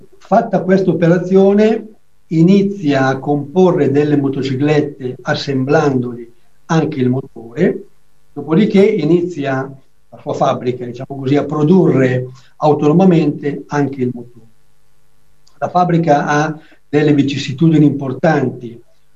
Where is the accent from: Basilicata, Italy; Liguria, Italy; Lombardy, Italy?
Lombardy, Italy; Tradate; io sono di Tradate, abito tra l'altro, diciamo, dirimpetto al museo